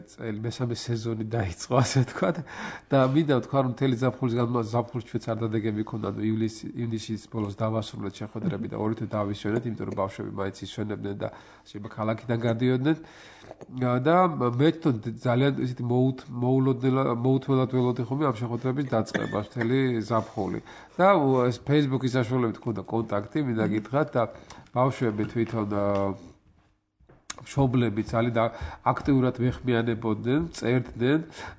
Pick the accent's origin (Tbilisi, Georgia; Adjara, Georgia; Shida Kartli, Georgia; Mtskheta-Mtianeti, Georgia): Shida Kartli, Georgia; Gori; მე თქვა შიდა ქართლიდან გორიდან ვარ და მიხდებოდა ხოლმე ადრე უფრო ხშირად ამ სოფლებში